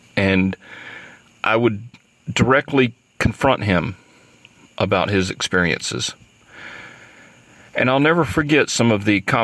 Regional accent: Palmerdale, Alabama, United States; When I was a young man growing up in Palmerdale, Alabama

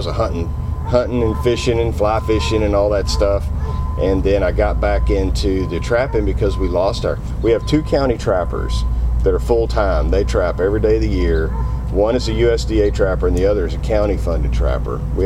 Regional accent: Goldthwaite, Texas, United States; also born or lived in Chicago; No, I was born and raised there in Goldthwaite, and then I moved off, went to college, and lived in Chicago for several years, then moved back.

